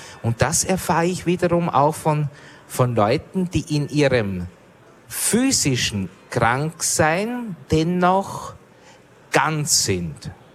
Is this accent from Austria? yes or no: yes; Austria; Also Wimmerl heißt bei uns in Österreich Pickel.